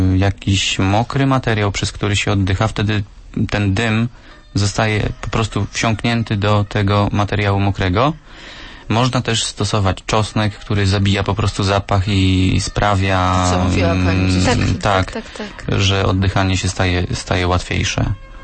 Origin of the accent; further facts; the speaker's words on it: Lubsko, Lubusz Voivodeship, Poland; Jestem z Lubska.